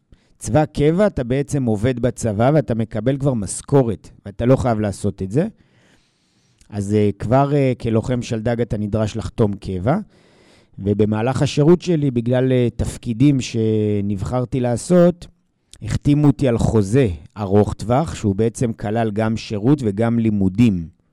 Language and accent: Hebrew; Jerusalem, Jerusalem District, Israel; moved away as an adult; now in Tel Aviv, Israel; אז אני ומרב גדלנו בירושלים, אני ילד ירושלמי, כן? עזבתי את ירושלים בגיל 23 עם מרב, גרנו בכמה מקומות, בראשון, ברמת גן, בתל אביב, ובשנים האחרונות אנחנו גרים בתל אביב, אז הפכנו להיות תל אביבים.